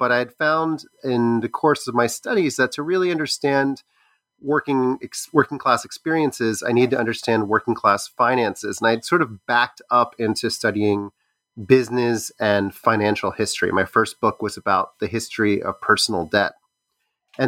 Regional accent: Baltimore, Maryland, United States; I'm a professor of history at the ILR School of Cornell University. I grew up in Baltimore, Maryland

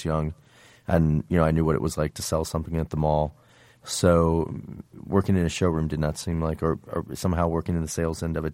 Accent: Indiana, United States; You know, where I grew up in Indiana, there was no fashion business. There really was no fashion.

